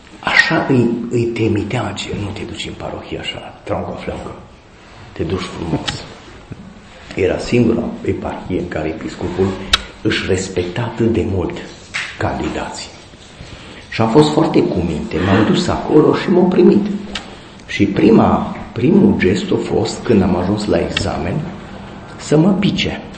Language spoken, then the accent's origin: Romanian; Turda, Cluj County, Romania; moved away; deloc îs din Turda, de ce am plecat la Craiova.